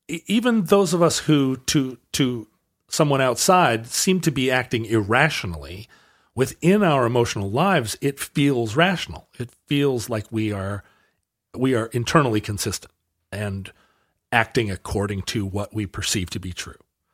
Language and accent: English; Alaska, United States; Growing up in Alaska, there's a lot of hard drinking, but there is hard drinking all around the world.